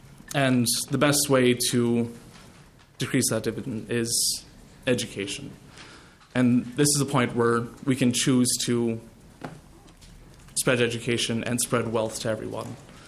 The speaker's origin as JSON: {"language": "English", "town": "Brainerd", "region": "Minnesota", "country": "United States", "said": "I'm from Brainerd, Minnesota."}